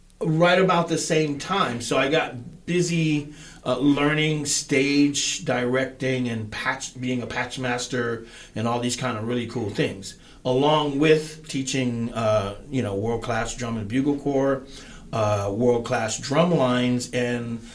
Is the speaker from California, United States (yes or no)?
yes; Altadena, California, United States; I grew up in Altadena. Altadena is going to be returning from the ashes, of course. And from there, I grew up around music.